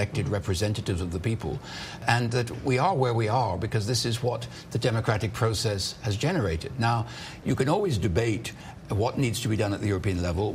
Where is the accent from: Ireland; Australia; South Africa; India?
Ireland; And I come from Ireland, which feels it has a particularly close relationship with the United States.